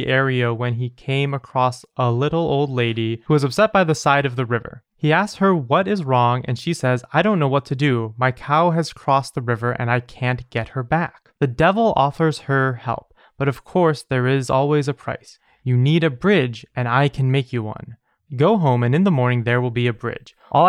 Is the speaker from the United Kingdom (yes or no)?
yes; England, United Kingdom; now in Wales, United Kingdom; I'm from England, but now live in Wales. I went to university in a small seaside university on the coast of Wales called Aberystwyth.